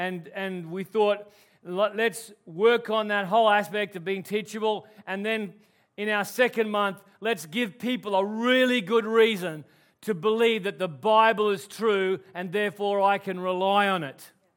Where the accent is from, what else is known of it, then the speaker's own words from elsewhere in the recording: Melbourne, Victoria, Australia; they lived in Brisbane, I was from Melbourne